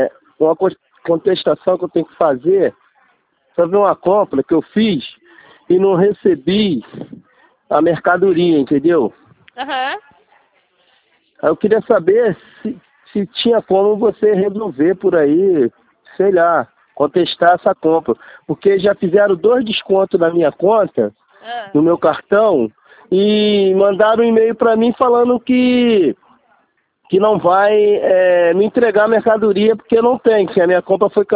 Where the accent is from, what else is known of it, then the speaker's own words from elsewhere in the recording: Rio de Janeiro, Brazil; Eu sou do Rio.